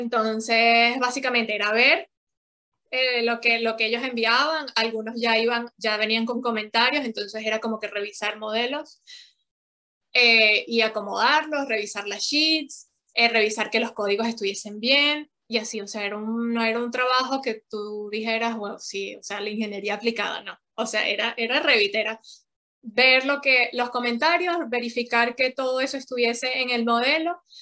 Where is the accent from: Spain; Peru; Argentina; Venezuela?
Venezuela; descubre que soy venezolana